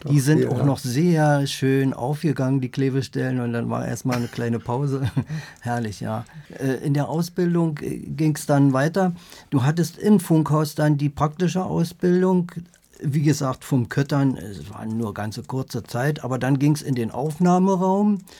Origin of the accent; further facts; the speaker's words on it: Berlin, Germany; Nein, bin eigentlich Berliner, Lichtenberg.